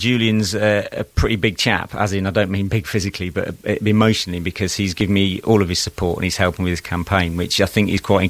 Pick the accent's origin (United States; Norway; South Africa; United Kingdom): United Kingdom; Nottingham, East Midlands; also born or lived in Leeds; now in Isle of Wight, United Kingdom; Leeds we moved down from. I'm not originally from Leeds, originally from the East Midlands, Nottingham side.